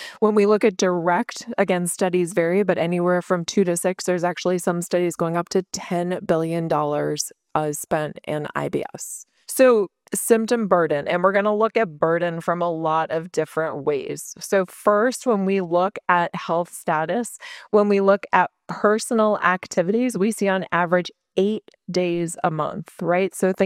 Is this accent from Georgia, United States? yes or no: yes; Atlanta, Georgia, United States; I'm a PA from Atlanta, Georgia.